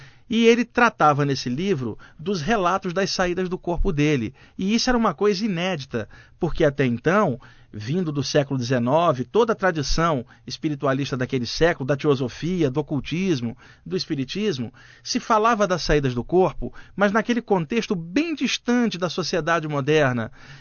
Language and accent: Portuguese; Rio de Janeiro, Brazil; now in São Paulo, Brazil; para mim que sou carioca e moro em São Paulo, aí há 20 anos